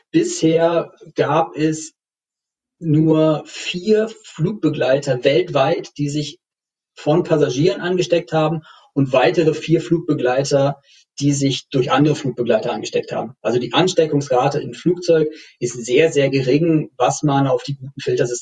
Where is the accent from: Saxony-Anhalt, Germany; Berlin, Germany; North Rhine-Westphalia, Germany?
Berlin, Germany; Als Berliner muss man sich ja auch beeilen, wenn man nochmal aus Tegel rausfliegen möchte.